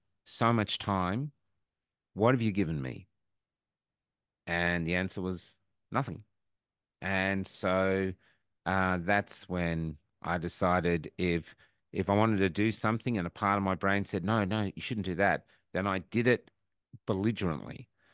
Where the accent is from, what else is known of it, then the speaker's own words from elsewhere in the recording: Wales, United Kingdom; I mean, I grew up in Wales, but going to Cornwall is different from going to Edinburgh.